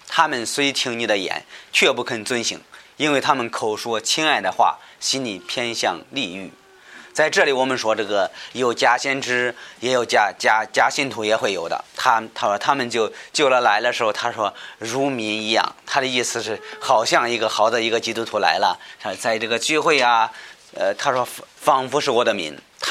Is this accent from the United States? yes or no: no; China; 会这个我们中国人会说溜须拍马